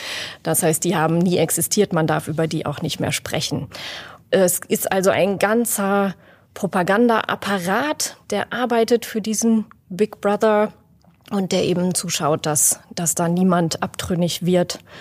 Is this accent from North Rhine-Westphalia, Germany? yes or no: yes; Hagen, North Rhine-Westphalia, Germany; born there; also born or lived in Switzerland / Bavaria / Potsdam; now in Dresden, Germany; Gebürtig aus Nordrhein-Westfalen, aus Hagen, und ich war dann in ganz, ganz vielen Städten unterwegs. Also mich hat es auch mal in die Schweiz verschlagen, zwischenzeitlich nach Bayern, nach Potsdam und jetzt eben ins schöne Dresden.